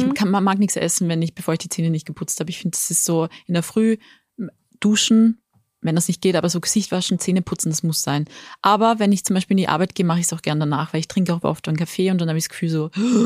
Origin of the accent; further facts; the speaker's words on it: Upper Austria, Austria; ich bin ja aus Oberösterreich